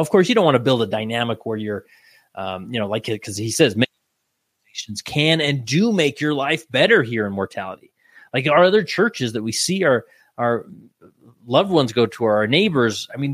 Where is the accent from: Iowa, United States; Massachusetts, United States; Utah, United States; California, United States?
Utah, United States; I love telling people, I was born and raised in Utah.